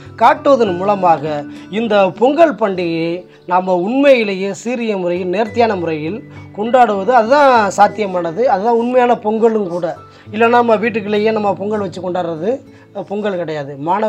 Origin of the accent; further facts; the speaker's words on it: Agarapatti, Tamil Nadu, India; எங்கள் ஊர் சொந்த ஊர் அகரப்பட்டில்